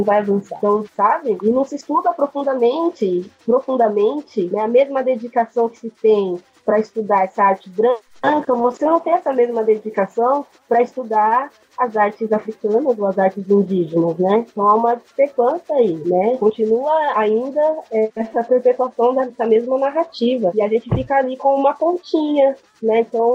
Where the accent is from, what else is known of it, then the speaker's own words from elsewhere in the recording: Brazil; Como se, somos brasileiros, né?